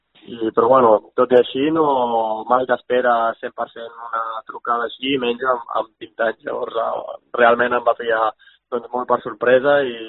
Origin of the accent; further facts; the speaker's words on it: Sabadell, Catalonia, Spain; tots dos som de Sabadell